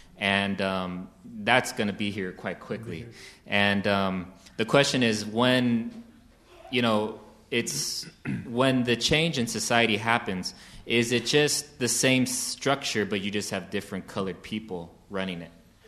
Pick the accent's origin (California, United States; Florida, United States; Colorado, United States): California, United States; Los Angeles; L.A., growing up in Boyle Heights, East L.A., the east side of L.A.